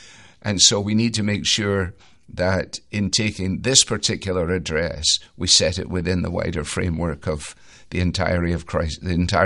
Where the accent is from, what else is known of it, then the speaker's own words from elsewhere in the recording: Scotland, United Kingdom; I say that as a Scot.